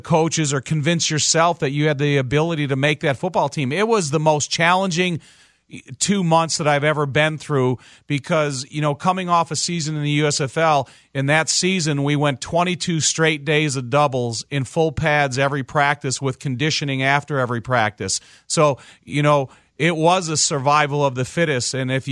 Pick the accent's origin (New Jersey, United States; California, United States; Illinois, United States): Illinois, United States; Chicago; And growing up in Chicago, you started to hear the rumblings of success that it's related to the Bears.